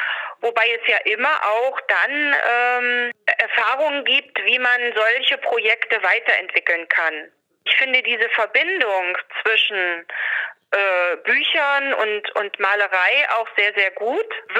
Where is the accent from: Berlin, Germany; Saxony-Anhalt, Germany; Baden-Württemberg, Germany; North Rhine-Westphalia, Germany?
Saxony-Anhalt, Germany; Magdeburg; Ich komme aus Magdeburg.